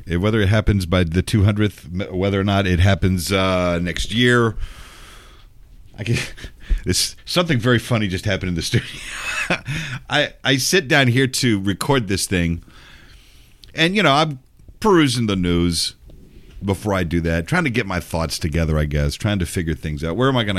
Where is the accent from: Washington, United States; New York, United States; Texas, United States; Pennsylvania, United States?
Texas, United States; San Antonio; now in Memphis, United States; I live here in Memphis, right? And somebody will say, well, hey, where are you from? I said, well, I grew up in Texas. Oh, Texas. Oh, wow. Whereabouts? I said, San Antonio.